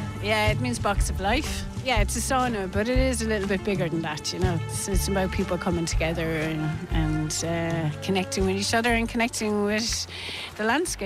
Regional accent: Kilkenny, Leinster, Ireland; where I grew up in Kilkenny

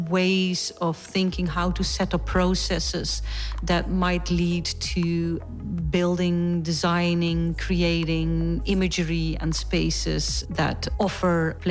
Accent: Netherlands; I'm an artist from the Netherlands

